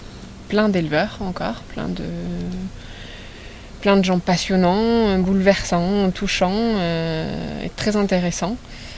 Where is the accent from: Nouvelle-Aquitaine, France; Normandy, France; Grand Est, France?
Nouvelle-Aquitaine, France; Déjà, j'ai grandi au Pays Basque, dans une vallée pastorale. Déjà un pays très pastoral.